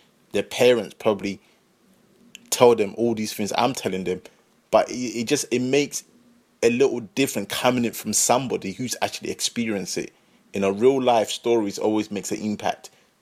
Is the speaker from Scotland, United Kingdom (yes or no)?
no; London, United Kingdom; growing up on the council estate where I grew up in North London